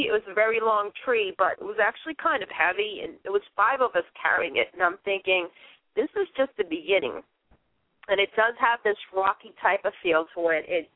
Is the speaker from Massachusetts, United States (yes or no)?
yes; Boston, Massachusetts, United States; accent: Boston; Now, for me, what works for me is my Boston accent, and it's something that's helped me to get parts.